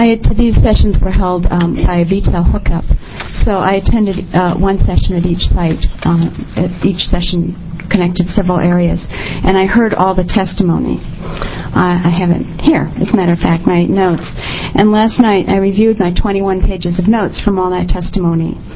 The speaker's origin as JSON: {"language": "English", "town": "Portland", "region": "Oregon", "country": "United States", "said": "For the record … from Portland."}